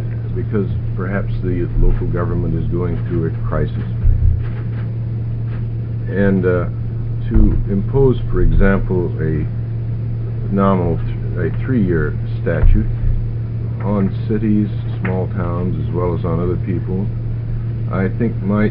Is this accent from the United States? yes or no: yes; Medford, Oregon, United States; I'm from the Cutthroat Medford, Oregon Bar